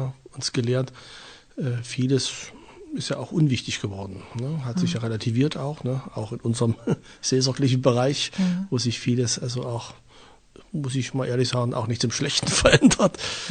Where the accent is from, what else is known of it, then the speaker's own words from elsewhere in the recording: Thuringia, Germany; Ich bin hier in der Nähe von Erfurt groß geworden